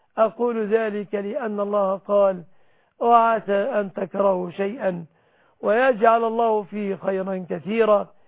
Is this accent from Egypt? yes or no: yes; Egypt; بلادنا مصر